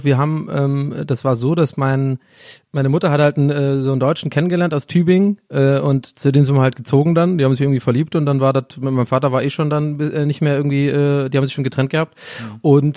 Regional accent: Dublin, Leinster, Ireland; now in Germany; Also zumindest da, wo ich aufgewachsen bin, in Dublin, da so in der Gegend.

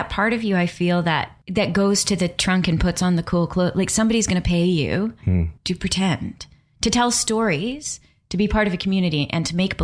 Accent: Calgary, Alberta, Canada; I'm from Calgary, Alberta, Canada.

